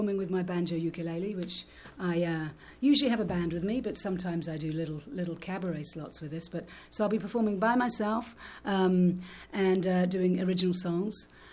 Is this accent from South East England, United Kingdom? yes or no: no; London, United Kingdom; I'm from London.